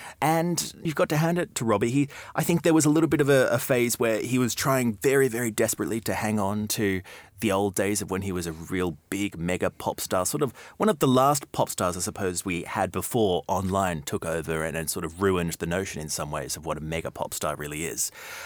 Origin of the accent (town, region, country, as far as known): Australia